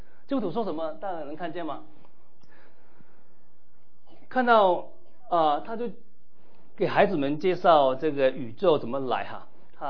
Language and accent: Chinese; China; 我们是中国人啊